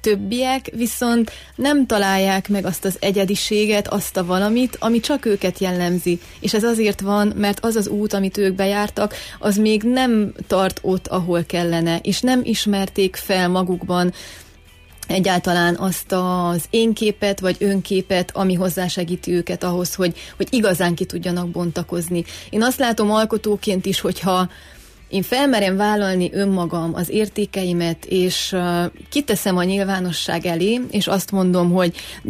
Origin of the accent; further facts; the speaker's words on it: Székely Land, Romania; mert ugye én székelyföldi vagyok